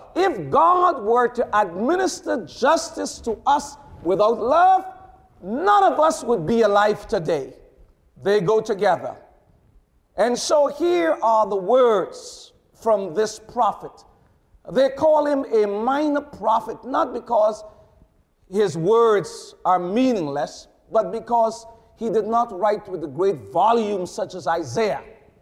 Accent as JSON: {"language": "English", "town": "Brunswick", "region": "Georgia", "country": "United States", "said": "I am a shepherd from Brunswick, Georgia, the place where 25-year-old Ahmaud Arbery was ambushed and murdered while jogging."}